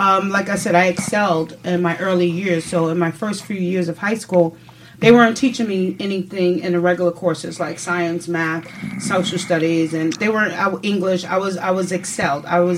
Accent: Brooklyn, New York, United States; You learn different cultures, and you experience different situations while growing up in Brooklyn.

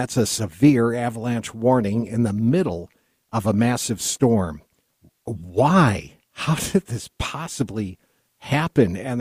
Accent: New York, United States; I grew up next to Canada. My hometown was next to Canada. And back then, I saw how the Canadian tariffs bankrupted so many of the upstate New York dairy farmers

